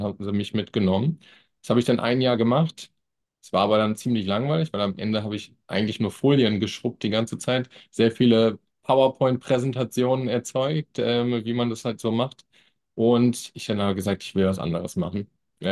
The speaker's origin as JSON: {"language": "German", "town": "Wiesbaden", "region": "Hesse", "country": "Germany", "tie": "born or raised there", "also_born_or_lived": "Malaysia / Denmark / United States", "said": "ich komme aus Wiesbaden, bin dort aufgewachsen, habe dann irgendwie mal eine Weltreise gemacht, habe mal eine Zeit lang in Malaysia gelebt, dort für Continental gearbeitet, dann in Dänemark studiert"}